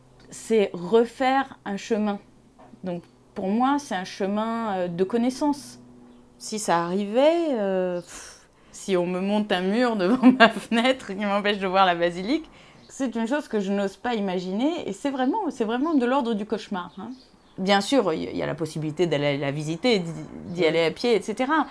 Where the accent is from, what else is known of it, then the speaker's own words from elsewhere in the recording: Tunisia; moved away; puisque je suis tunisienne, je faisais toujours visiter la Médina, le point obligé